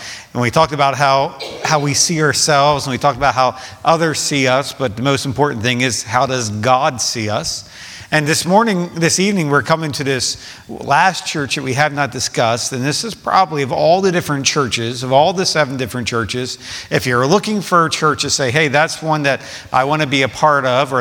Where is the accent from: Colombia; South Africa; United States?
United States; Pennsylvania; I grew up 45 minutes outside of Philadelphia.